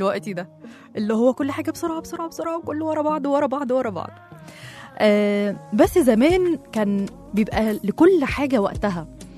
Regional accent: Egypt; بنحتفل باليوم العالمي للطفل اللي هو عندنا في مصر كان كنا بنسميه عيد الطفولة

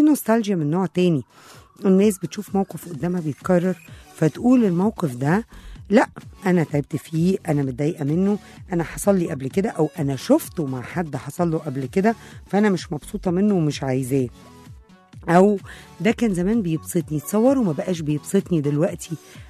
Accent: Egypt; سواء أنا في بلدي مصر

